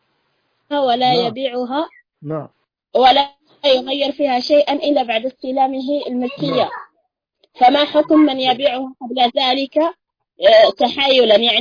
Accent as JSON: {"language": "Arabic", "country": "Algeria"}